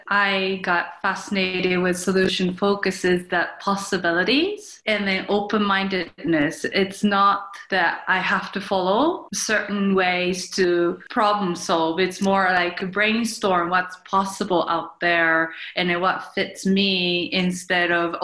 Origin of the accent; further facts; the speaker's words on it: Japan; English is a second language; moved away as an adult; now in Denver, United States; I was born and raised in Japan until I was 19 years old, and I moved to United States to attend university here. Since then, I just decided to stay and start working as a therapist, and I got family, and now I'm located in Denver.